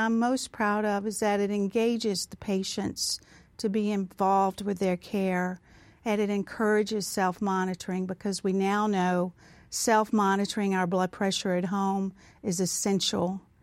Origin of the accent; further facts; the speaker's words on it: the South, United States; You know, I grew up in the South, and we fried everything